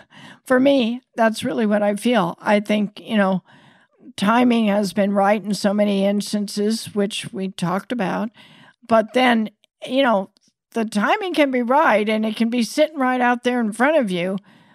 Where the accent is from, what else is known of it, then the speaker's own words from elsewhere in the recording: Iowa, United States; at heart, I still feel like I'm that little Iowa girl, you know, growing up in the Midwest, having that hard work ethic